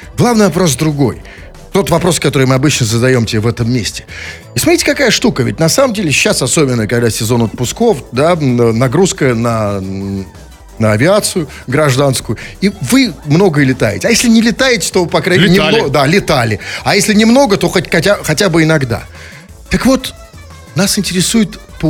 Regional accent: Saint Petersburg, Russia; И мы в Питере, на самом деле, настоящие петербуржцы, или, как говорят они, питерцы

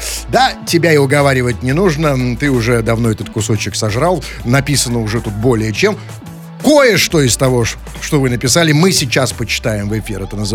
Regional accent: Saint Petersburg, Russia; мы, питерцы

